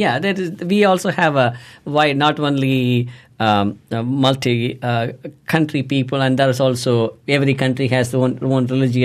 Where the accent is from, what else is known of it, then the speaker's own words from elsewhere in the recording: India; even though I'm from India, and I run into people from other parts of like Sri Lanka, Malaysia, Singapore